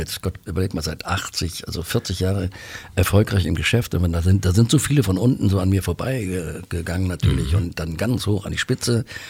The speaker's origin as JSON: {"language": "German", "country": "Germany", "said": "Nein, ich bin Deutscher"}